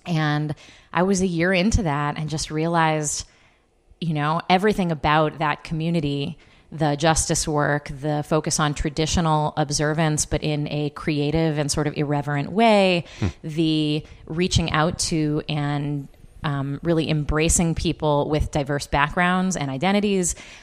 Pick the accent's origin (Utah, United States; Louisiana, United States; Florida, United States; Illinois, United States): Illinois, United States; Chicago; moved away as an adult; also born or lived in California; I am from Chicago. I love this city. I grew up mostly on the South Side. And, you know, strangely, I moved to California for college, and then rabbinical school I did in Los Angeles.